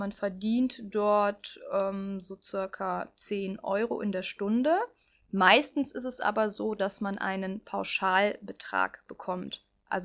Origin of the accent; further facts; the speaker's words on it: Düsseldorf, North Rhine-Westphalia, Germany; now in France; Ja, ich komme aus Düsseldorf und ich arbeite als Assistentin an einem College und an einem Lycée in der Nähe von Paris.